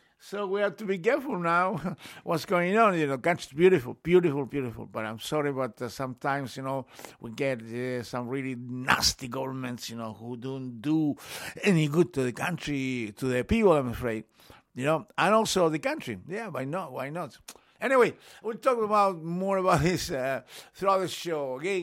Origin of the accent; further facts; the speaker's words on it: Chile; English is a second language; moved away; also born or lived in England; So every time I said, I'm from Chile, I'm like, oh, God.